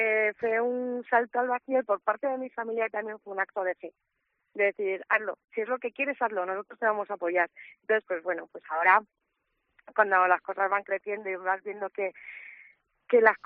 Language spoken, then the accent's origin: Spanish; Castile and León, Spain; now in Paredes, Spain; yo soy de Zamora, de un pueblecito de la Sierra de la Culebra, y mi marido es de Cantabria.